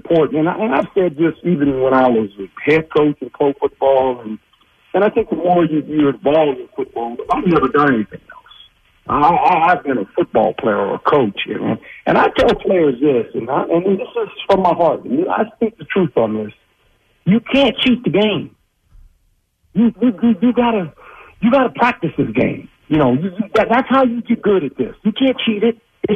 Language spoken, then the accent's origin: English; West Coast, United States; I'm a Philly guy, and I'm from the West Coast, man. I'm from the West Coast.